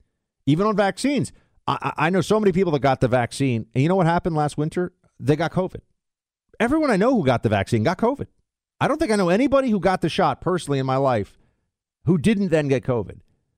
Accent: New York, United States; And I'm going to be up in New York, though, my hometown.

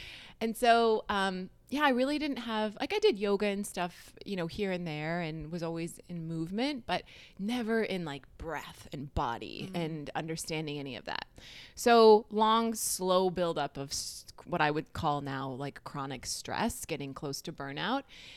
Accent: North Dakota, United States; And I grew up in North Dakota. I would say I grew up in a very loving, somewhat contained, sheltered life.

